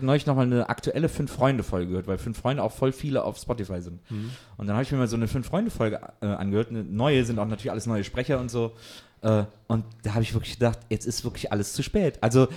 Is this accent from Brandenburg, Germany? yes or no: no; Wesseling, North Rhine-Westphalia, Germany; ich komme ja aus Wesseling zwischen Köln und Bonn.